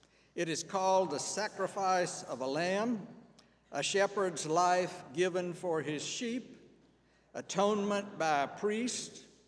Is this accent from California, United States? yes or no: no; Georgia, United States; I grew up here in North Georgia, and while my own upbringing was thoroughly Presbyterian, I was always aware that there were people, believers, who had practices other than my own.